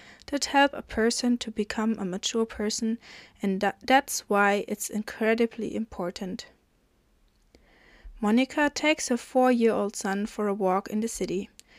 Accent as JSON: {"language": "English", "country": "Germany", "said": "I come from Germany, and I am a mom of three kids."}